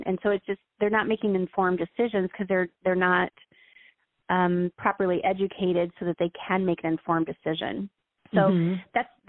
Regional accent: Iowa, United States; now in Florida, United States; and then I live in Florida, and I'm from Iowa, and they started coming down wintering with me in, like, 2018

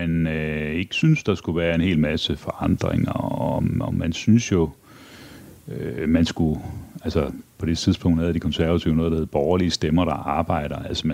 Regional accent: Aarhus, Central Denmark Region, Denmark; Jeg er vokset op i Aarhus.

